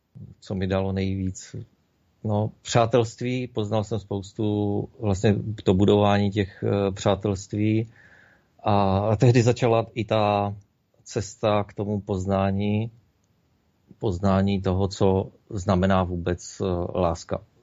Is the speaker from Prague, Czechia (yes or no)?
no; Ostrava, Moravian-Silesian Region, Czechia; born there; Spousta lidí zná jenom ty horší části, ale když poznáte Ostravu dobře, tak je to krásné město a když se v něm narodíte, tak k němu cítít